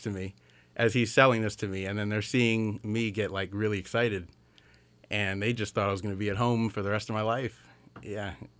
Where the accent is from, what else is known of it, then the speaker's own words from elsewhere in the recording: Middletown, Delaware, United States; born there; Yeah, I was born in Middletown, Delaware.